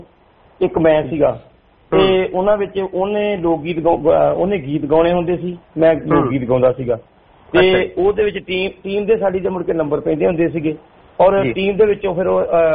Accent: Kothe, Punjab, India; born there; ਛੋਟਾ ਜਿਹਾ ਪਿੰਡ ਹੈ ਕੋਠੇ, ਉੱਥੇ ਮੇਰਾ ਜਨਮ ਹੋਇਆ ਜੀ ਭਾਜੀ।

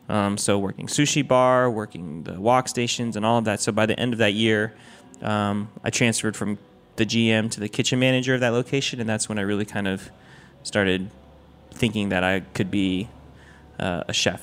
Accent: Taiwan; I'm from Taiwan. So I went back to Taiwan

